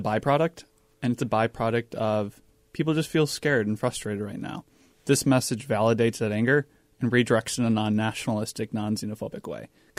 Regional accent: Cedar Rapids, Iowa, United States; I'm from Cedar Rapids.

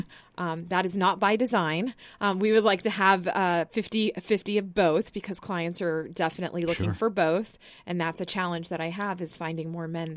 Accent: Florida, United States; I do. I mean, I'm from Florida, so that, you know, that helps.

